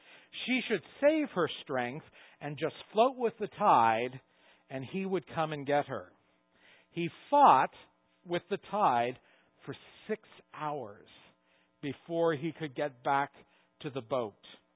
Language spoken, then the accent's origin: English; Nova Scotia, Canada; I grew up in Nova Scotia for many years, and we would often go swimming in the ocean